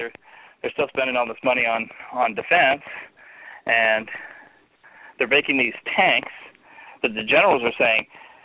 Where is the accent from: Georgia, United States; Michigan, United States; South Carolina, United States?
South Carolina, United States; I'm from South Carolina, if you don't know. But and he's my senator.